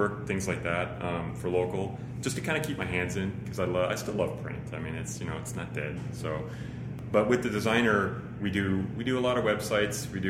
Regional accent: Chicago, Illinois, United States; So I grew up in Chicago, big Bulls fan.

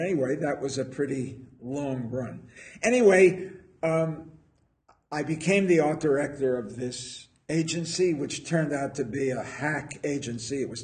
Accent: United States; now in England; I'm an American, and I worked in New York the first 8 years.

